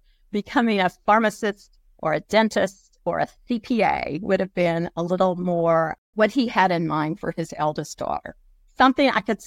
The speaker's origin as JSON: {"language": "English", "town": "Knoxville", "region": "Tennessee", "country": "United States", "tie": "born or raised there", "said": "I was raised in Knoxville, Tennessee. That's East Tennessee to you, the mountainous region of the state."}